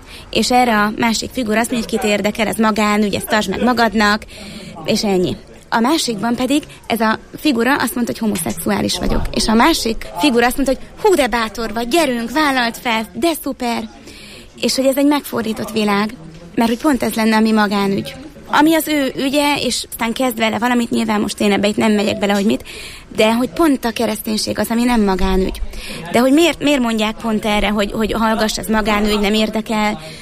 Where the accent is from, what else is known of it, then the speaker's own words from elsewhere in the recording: Szombathely, Vas, Hungary; én szombathelyi vagyok